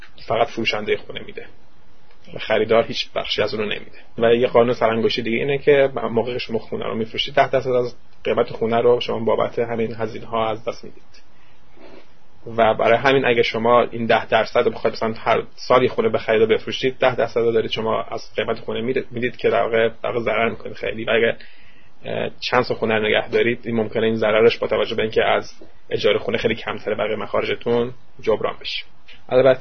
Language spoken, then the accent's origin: Persian; Iran; moved away as an adult; now in United States; ما که از ایران اومدیم و دانشجو خونه باشیم و روی ویزای دانشجویی هستیم